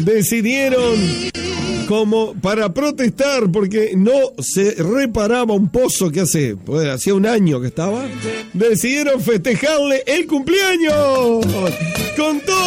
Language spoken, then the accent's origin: Spanish; Uruguay